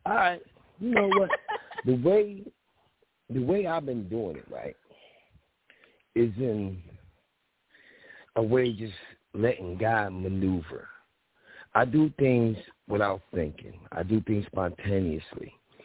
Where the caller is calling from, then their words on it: Philadelphia, Pennsylvania, United States; Well, first of all, I'm calling from Philly.